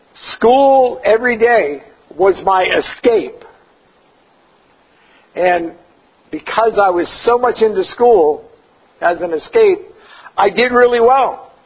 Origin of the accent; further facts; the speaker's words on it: Lowell, Massachusetts, United States; I grew up in Lowell, Massachusetts, and the lifestyle we lived because of my father's lack of responsibility was pretty rough.